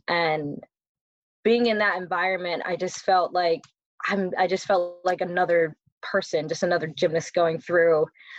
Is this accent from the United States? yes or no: yes; Maryland, United States; born there; I went to University of California, Berkeley. I was born in Maryland. So it was across the country for me. And I was competing for Jamaica